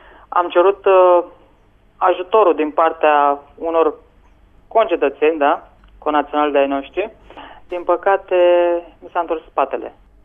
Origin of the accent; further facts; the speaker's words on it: Buzău, Buzău County, Romania; moved away; Eu sunt din Buzău.